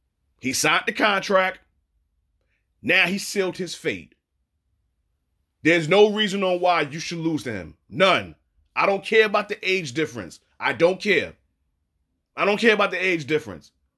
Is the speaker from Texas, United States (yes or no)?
no; Brooklyn, New York, United States; Mike Tyson, OG, big homie, fellow Brooklynite. You're from Brownsville. I'm from East New York. Brooklyn is Brooklyn.